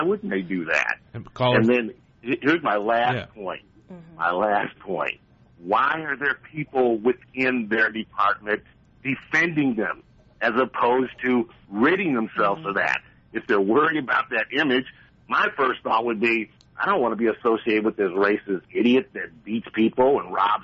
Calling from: Kansas, United States; Wyandotte County, right across the state line.

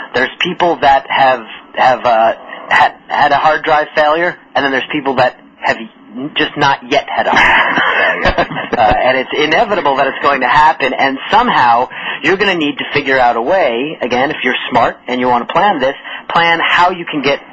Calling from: Boston, Massachusetts, United States; If you're in, like, for example, I said I was dialing in from Boston today, it might be snowstorms that prevent you from getting in the office.

